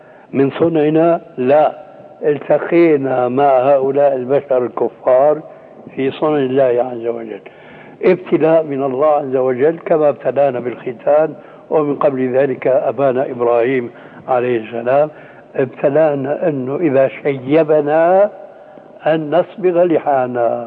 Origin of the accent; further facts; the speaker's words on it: Syria; كما يقول العام عندنا في سوريا